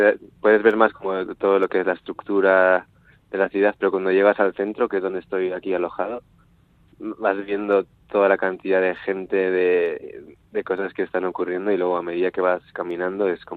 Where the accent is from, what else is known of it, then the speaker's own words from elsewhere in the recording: San Sebastián, Basque Country, Spain; born there; mi madre es de Donosti, yo nací en San Sebastián también, y mi padre es japonés. Entonces tengo como una mezcla ahí de genética.